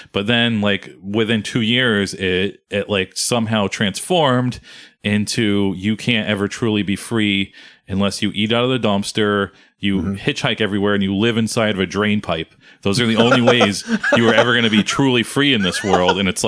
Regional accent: Connecticut, United States; And I can't really stereotype people from Connecticut because I'm from Connecticut and very poor. But there are poor parts of Connecticut.

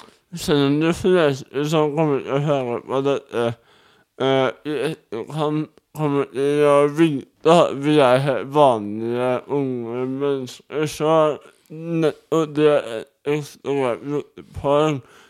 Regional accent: Bærum, Akershus, Norway; hadde du kjørt forbi huset mitt hjemme i Bærum, hvor jeg kommer fra

